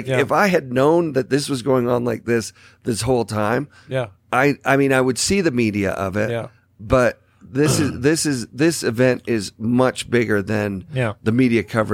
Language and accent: English; Ontario, Canada; I grew up in Ontario, Canada